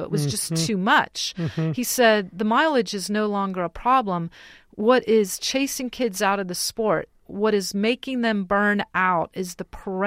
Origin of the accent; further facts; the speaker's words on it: Santa Clara, California, United States; I grew up in Santa Clara, California, which right now is one of the wealthier areas in the country.